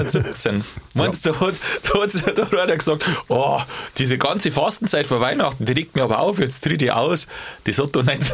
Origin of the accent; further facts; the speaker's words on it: Bavaria, Germany; Früher hat bei uns in Bayern die Marienverehrung ja auch so eine Riesenrolle gespielt.